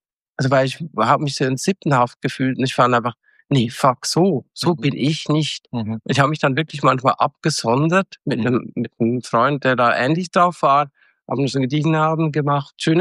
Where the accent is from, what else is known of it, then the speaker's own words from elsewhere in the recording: Switzerland; bin ich Schweizer